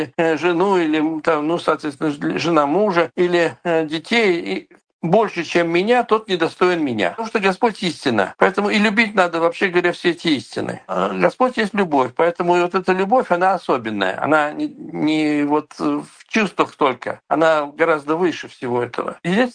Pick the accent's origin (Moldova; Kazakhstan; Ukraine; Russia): Kazakhstan; Я знаю сам из Казахстана, поэтому знаю такие случаи